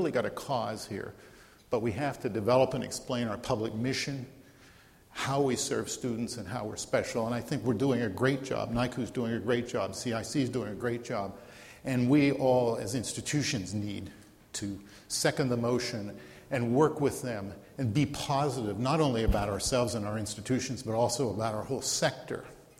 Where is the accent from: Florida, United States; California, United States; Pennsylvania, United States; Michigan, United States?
Pennsylvania, United States; I come from Western Pennsylvania, as I said, and out there we have a term that we often call things like the EMS group will be mutual aid.